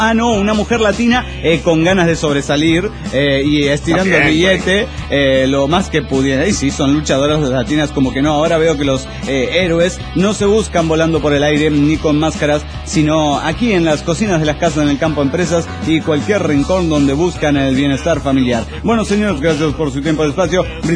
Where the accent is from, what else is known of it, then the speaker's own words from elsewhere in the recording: Cochabamba, Bolivia; de Cochabamba, Bolivia.